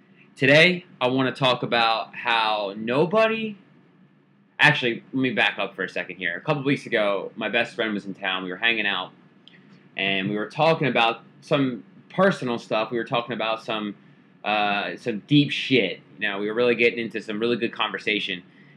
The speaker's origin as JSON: {"language": "English", "country": "United States", "said": "I'm American and I live in the United States"}